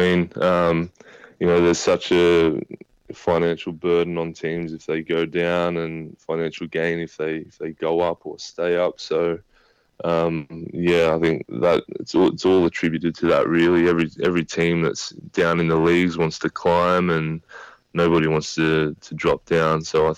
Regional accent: Australia; someone hears I'm Australian

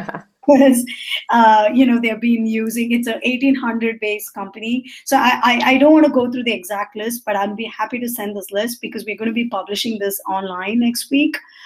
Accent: India; I'm Indian, so I grew up in the way my parents asked me to do.

